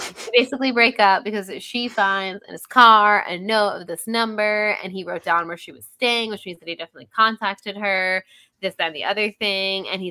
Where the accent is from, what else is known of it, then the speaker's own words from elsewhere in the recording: United States; we are two American girly pops, and it's been a real couple crazy weeks in our country.